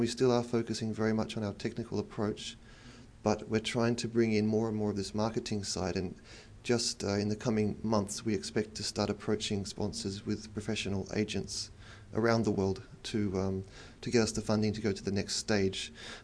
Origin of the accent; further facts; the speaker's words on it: Sydney, New South Wales, Australia; now in Netherlands; Originally Sydney, Australia, but now living in the Netherlands, where our team has its headquarters just outside the European Space Agency ESTEC facility